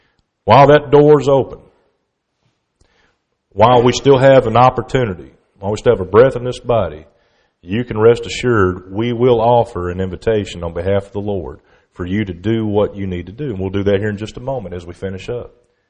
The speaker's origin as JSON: {"language": "English", "town": "Memphis", "region": "Tennessee", "country": "United States", "tie": "born or raised there", "said": "I grew up in the Memphis area, and I know it's fake, but it's mighty entertaining, okay?"}